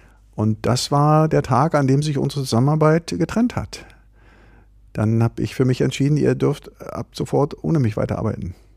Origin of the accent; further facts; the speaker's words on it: Berlin, Germany; Aufgewachsen im Märkischen Viertel, also heute sagt man dazu sozialer Brennpunkt.